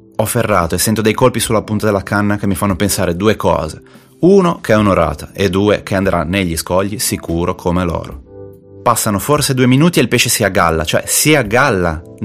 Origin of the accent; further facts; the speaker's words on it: Camogli, Liguria, Italy; Abitavo in una vecchia mansarda coi travi in legno a Camogli, in provincia di Genova. Ok, scontato a sentire il mio dialetto.